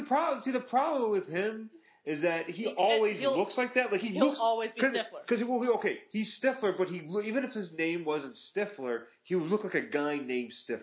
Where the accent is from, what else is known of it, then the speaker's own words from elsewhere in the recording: Cheektowaga, New York, United States; Growing up in Cheektowaga, New York, there was a good dozen of those people.